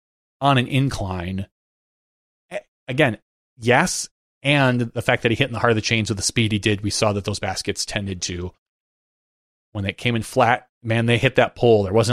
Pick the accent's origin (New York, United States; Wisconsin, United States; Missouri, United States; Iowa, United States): Wisconsin, United States; Fox Cities; I grew up in the Fox Cities, which is kind of part of Kakana.